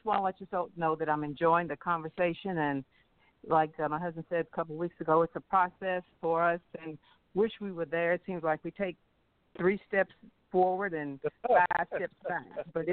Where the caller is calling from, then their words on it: Louisville, Kentucky, United States; from Louisville.